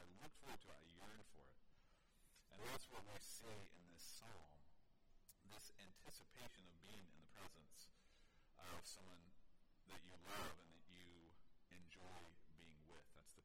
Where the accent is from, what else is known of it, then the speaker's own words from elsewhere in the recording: Oklahoma, United States; But we grew up in Oklahoma, and she was in Oklahoma, and I was going to college in Hawaii, which is really far from Oklahoma.